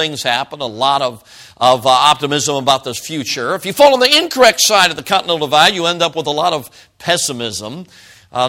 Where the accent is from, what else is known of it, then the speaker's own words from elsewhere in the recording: Chicago, Illinois, United States; accent: Chicago; also born or lived in South Carolina; I grew up in Chicago, and so I got a little bit of Chicago. I can say use guys and all that kind of stuff.